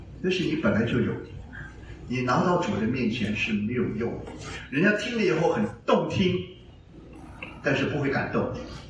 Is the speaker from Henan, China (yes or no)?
no; Shanghai, China; now in Taiwan; 我过去刚刚到台湾的时候被台湾人欺负，你知道吗？那就是我们从上海搬到台湾